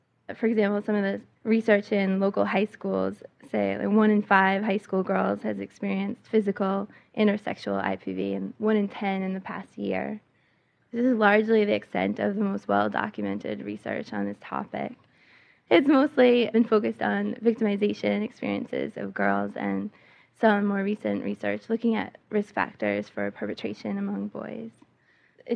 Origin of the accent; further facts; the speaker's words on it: Massachusetts, United States; I grew up in Massachusetts. I saw a lot of this happening as a teenager